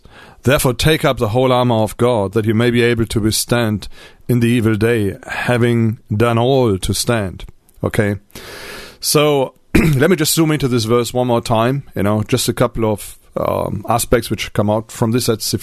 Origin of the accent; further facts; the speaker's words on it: Paderborn, North Rhine-Westphalia, Germany; in Paderborn, my hometown, we had the British Army was stationed there.